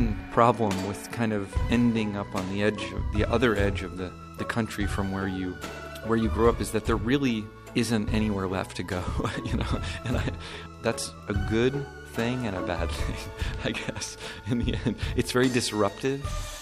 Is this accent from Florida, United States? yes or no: yes; Florida, United States; I grew up in North Florida, and I remember the first time I drove through the Tule Fog.